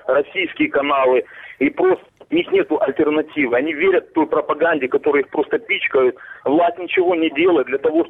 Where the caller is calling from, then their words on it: Donetsk Oblast, Ukraine; я из Донецкой области.